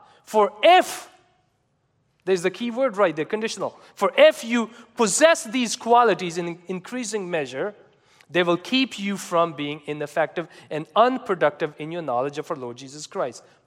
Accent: Canada; Or being Canadian, we're trying to be too nice.

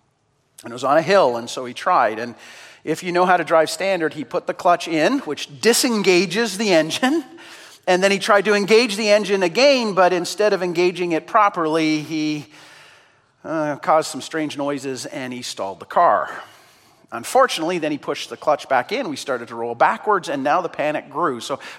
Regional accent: Calgary, Alberta, Canada; also born or lived in Saskatchewan; As you probably know, I was raised in Alberta. In Calgary, actually

